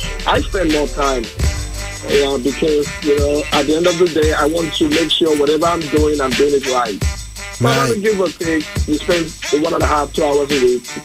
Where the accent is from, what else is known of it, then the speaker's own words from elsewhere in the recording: Nigeria; I'm originally from Nigeria.